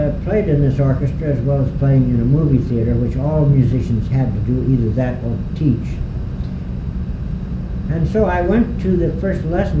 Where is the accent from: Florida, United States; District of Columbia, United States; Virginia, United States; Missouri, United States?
Missouri, United States; Kansas City; born there; I was born in November 3, 1906, in Kansas City, Missouri.